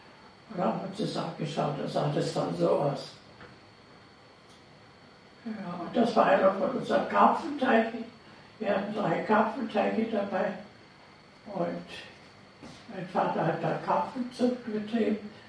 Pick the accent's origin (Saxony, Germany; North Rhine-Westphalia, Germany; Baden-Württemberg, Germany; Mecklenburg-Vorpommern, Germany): Saxony, Germany; Kamenz; born there; Ich bin geboren im Krankenhaus in Kamenz in Sachsen. Das liegt in Lampow zwischen Dresden und Dresden liegt oberhalb und Bautzen liegt ganz unterhalb, also mittendrin.